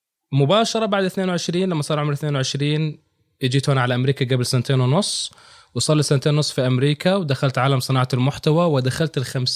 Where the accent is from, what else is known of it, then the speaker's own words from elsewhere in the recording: Dhulayl, Zarqa Governorate, Jordan; منطقة ضليل هي قرية مقارنة بالمحافظة، يعني أنا من الأردن، من محافظة الزرقاء، من قضاء ضليل اللي هو مستشفى حكومي مش موجود عندنا.